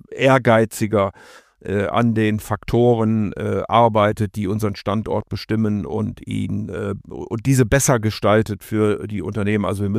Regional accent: Rhineland, Germany; ich bin Rheinländer und damit immer optimistisch.

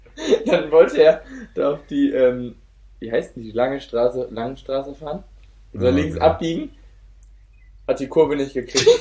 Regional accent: North Germany, Germany; Ich habe gesagt, ich bin Norddeutscher. Bei mir ist der Strand da.

